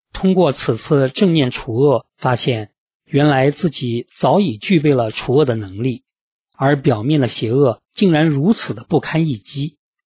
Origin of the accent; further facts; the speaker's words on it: China; 由于我从小在大陆长大